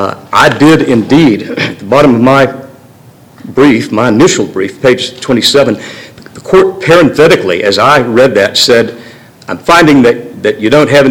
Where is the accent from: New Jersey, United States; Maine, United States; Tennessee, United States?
Tennessee, United States; Murfreesboro; from Murfreesboro, just outside Nashville.